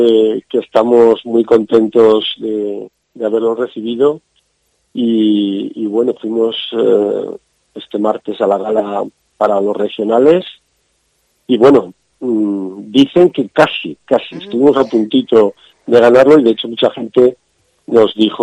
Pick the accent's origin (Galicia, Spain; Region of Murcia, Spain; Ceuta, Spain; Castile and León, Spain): Castile and León, Spain; somos zamoranos, peleamos a muerte por Zamora